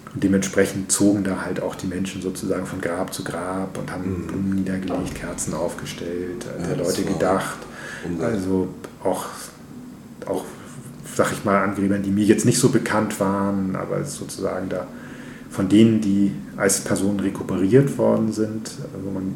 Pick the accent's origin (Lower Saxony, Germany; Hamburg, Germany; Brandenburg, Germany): Hamburg, Germany; als Hamburger kennt man ja auch sowas wie Ohlsdorf oder Hügendorf